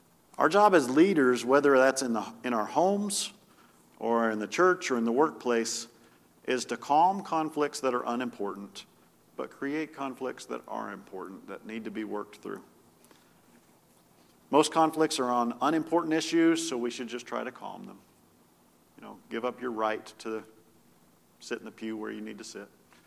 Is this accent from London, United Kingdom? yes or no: no; Winchester, South East England, United Kingdom; We were going to Winchester. That's my hometown.